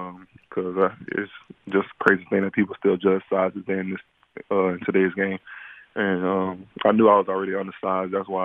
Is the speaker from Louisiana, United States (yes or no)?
yes; Louisiana, United States; I felt like it was best just to go to LSU just because that's my home state.